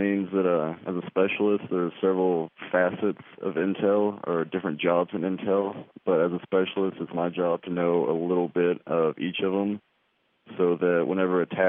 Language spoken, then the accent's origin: English; Paris, Texas, United States; Yeah, we worked, we're from Paris, Texas.